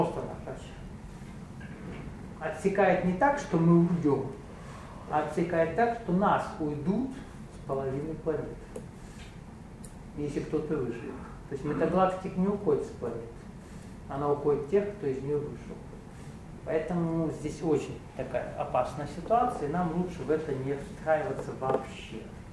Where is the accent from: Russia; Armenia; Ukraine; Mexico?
Russia; я приехал из России, больше понимаю, вижу, чем вы здесь.